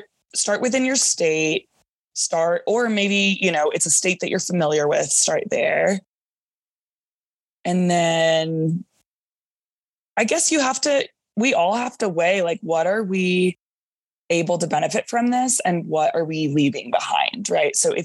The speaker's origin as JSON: {"language": "English", "town": "Dallas", "region": "Texas", "country": "United States", "said": "my first job was in San Antonio and I'm from Dallas."}